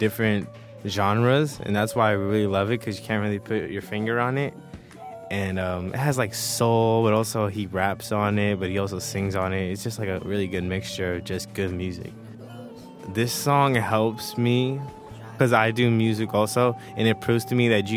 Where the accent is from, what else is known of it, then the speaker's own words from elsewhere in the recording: San Francisco, California, United States; I am 17 years old. I am from San Francisco, California, United States, North America, Earth.